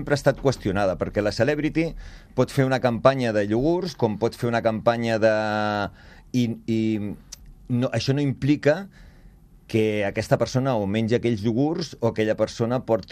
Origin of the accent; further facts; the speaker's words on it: Barcelona, Catalonia, Spain; o sigui, jo sóc de Barcelona. Vull dir, tenim Collserola.